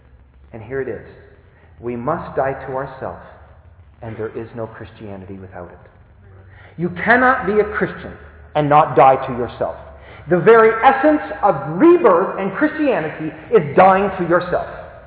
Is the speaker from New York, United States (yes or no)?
no; Wisconsin, United States; also born or lived in Iowa; Now, I don't know what it is like down here, but I'm from Wisconsin. We understand that concept up there. Farmer, a field, and some seed. And beyond that, I was from Iowa.